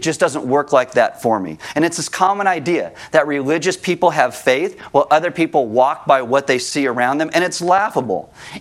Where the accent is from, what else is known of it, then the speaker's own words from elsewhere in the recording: California, United States; I grew up in California.